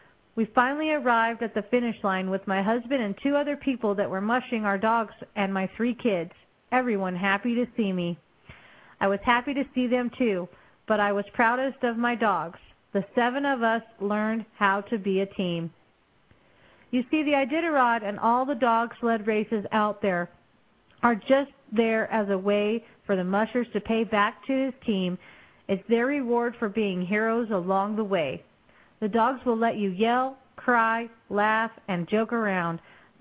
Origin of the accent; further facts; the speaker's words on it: California, United States; Growing up in California, it wasn't taught in the schools.